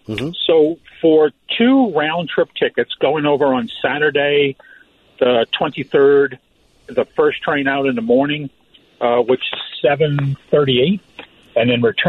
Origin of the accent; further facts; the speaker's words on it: New Orleans, Louisiana, United States; also born or lived in Northeast US; Even though I'm from New Orleans, I lived in the Northeast. I lived outside the country, and I like trains.